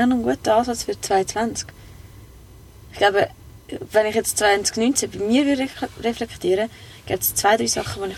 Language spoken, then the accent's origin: German; Zurich, Switzerland; bin auch Zürcher.